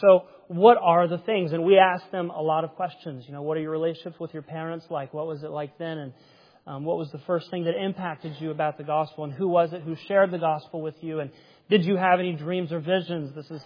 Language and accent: English; Ohio, United States; why would I as an American from rural Ohio, grew up surrounded by cornfields, be talking about Islam and be here?